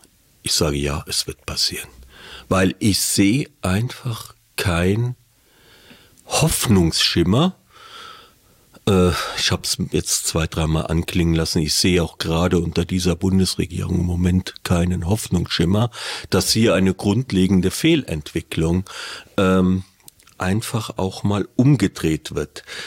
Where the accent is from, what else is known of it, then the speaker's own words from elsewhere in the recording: Saarland, Germany; die mir vielleicht auch nicht gefällt als Saarländer